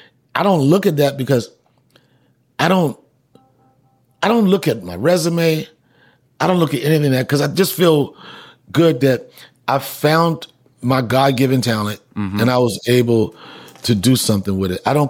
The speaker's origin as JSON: {"language": "English", "town": "Washington", "region": "District of Columbia", "country": "United States", "said": "Well, we knew each other because we're both from Washington, D.C. And then being from that city is a great town for comedy."}